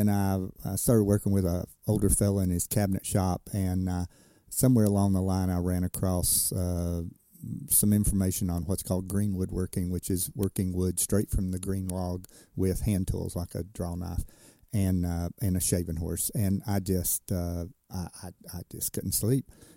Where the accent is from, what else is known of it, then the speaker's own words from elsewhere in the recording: Kingsport, Tennessee, United States; Well, I grew up in Kingsport. I knew Jonesboro. Nobody came to Jonesboro, you know.